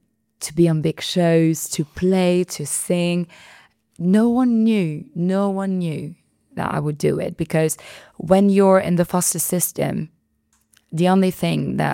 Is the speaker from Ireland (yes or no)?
no; Le Havre, Normandy, France; English is a second language; Because I come from Le Havre, a small town in Normandy.